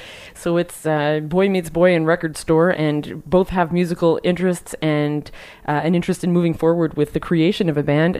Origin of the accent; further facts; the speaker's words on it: Quebec, Canada; I'm from the Eastern Townships, and this is a pretty close-knit area.